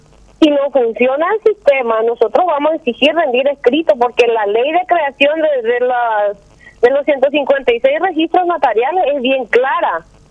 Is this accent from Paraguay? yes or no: yes; General Aquino, San Pedro, Paraguay; Soy de San Pedro, soy de General Aquino.